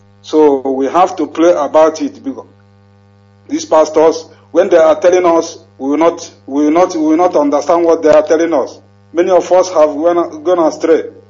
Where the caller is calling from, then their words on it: Pakistan; Hello, Barata. … I'm calling from Pakistan.